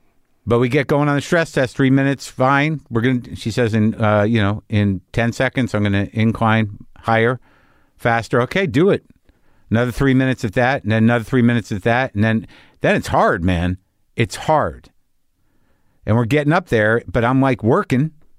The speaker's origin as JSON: {"language": "English", "region": "New Mexico", "country": "United States", "tie": "born or raised there", "said": "And I grew up in New Mexico, and I think I've seen black widows."}